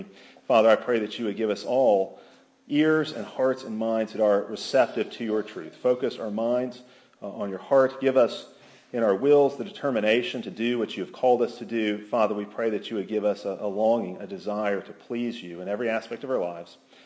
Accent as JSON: {"language": "English", "region": "Alabama", "country": "United States", "lives_now": "Texas, United States", "said": "even though I come from Alabama, I've lived in Texas longer than anywhere in my life."}